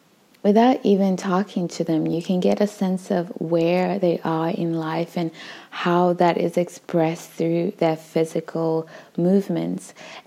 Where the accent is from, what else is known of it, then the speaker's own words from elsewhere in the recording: Uganda; as an African woman. I think for me, when I went back to my home country of Uganda when I was 25